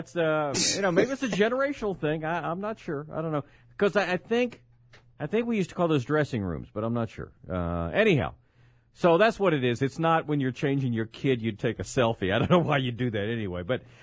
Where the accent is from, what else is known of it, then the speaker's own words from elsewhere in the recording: Scotland, United Kingdom; So, see, I'm Scottish, so I'm on the other side of this thing.